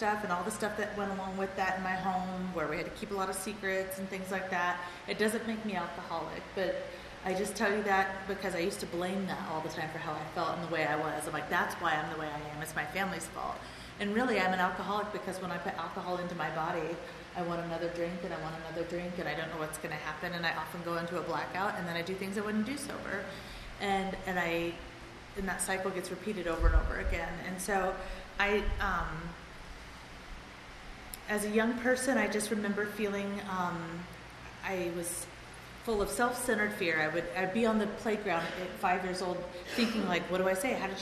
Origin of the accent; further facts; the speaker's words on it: Iowa, United States; And they were from North Carolina, and I was raised in Iowa because my dad moved to Iowa for his job.